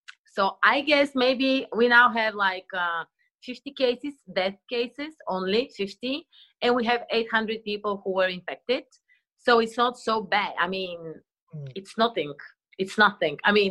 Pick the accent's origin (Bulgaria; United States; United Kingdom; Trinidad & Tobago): Bulgaria; I'm coming from Bulgaria, as you just said.